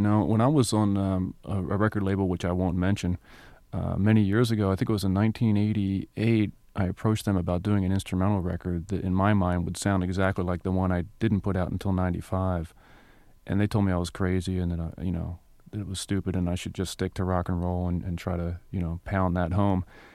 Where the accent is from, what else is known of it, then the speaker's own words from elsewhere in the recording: New Jersey, United States; moved away; That's the last thing I did before I left New Jersey. And New Jersey, growing up in South Jersey, is a strange experience.